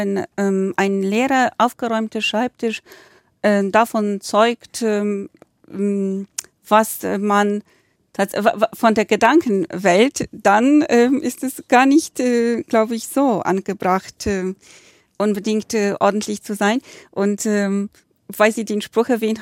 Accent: eastern Poland, Poland; also born or lived in Warsaw; Ich bin in Ostpolen geboren und aufgewachsen, also ich bin komplett polnisch sozialisiert, um das so zu sagen. Ich habe in Warschau studiert, mein Studium auch dort abgeschlossen mit etlichen Semestern natürlich in Deutschland, was auch Spaß gemacht hat, und Schweden. Ich habe auch ein bisschen Schwedisch gelernt

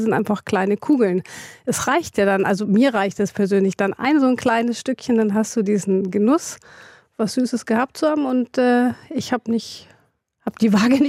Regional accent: Germany; also born or lived in United States; Ich bin zwar in Amerika geboren, aber ich wurde mit 10 Monaten nach Deutschland verpflanzt, gewaltsam.

